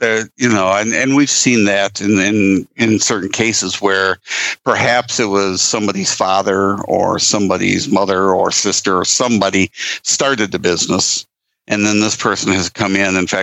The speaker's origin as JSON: {"language": "English", "region": "Lake Michigan area", "country": "United States", "tie": "born or raised there", "said": "I was born and raised around Lake Michigan, and I've always been drawn back to it."}